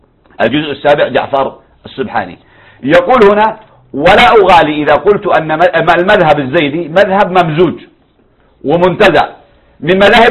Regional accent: Yemen; وهذا الكتاب للأسف يوزع حتى عندنا في اليمن

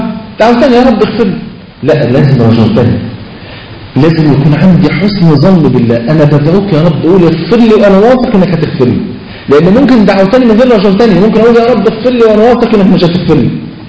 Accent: Egypt; فلقيت مطرب من اشهر المطربين عندنا في مصر، مطرب مشهور جدا جدا يعني

